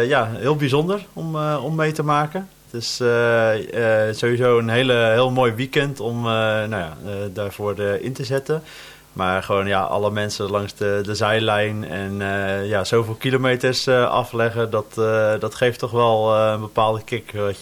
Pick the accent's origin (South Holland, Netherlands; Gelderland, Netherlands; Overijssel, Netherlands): South Holland, Netherlands; Rotterdam; Ja, als Rotterdammer voelt dat wel heel fijn om op de Coolsingel binnen te komen.